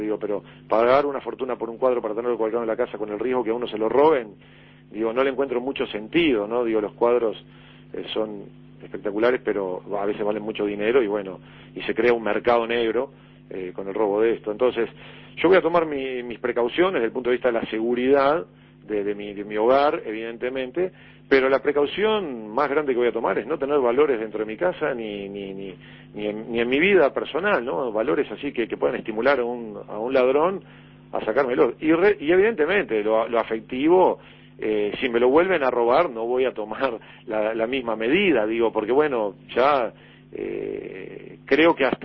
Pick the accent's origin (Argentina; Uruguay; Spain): Uruguay; Los culpables somos todos los uruguayos.